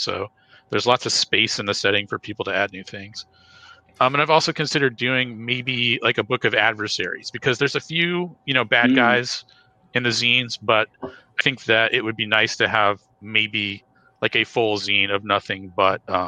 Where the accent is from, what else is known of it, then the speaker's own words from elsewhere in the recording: United States; I'm from the United States, so that's where I decided to set it.